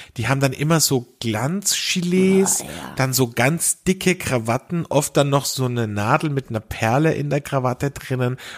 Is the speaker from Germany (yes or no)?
no; Austria; wie man bei uns in Österreich sagt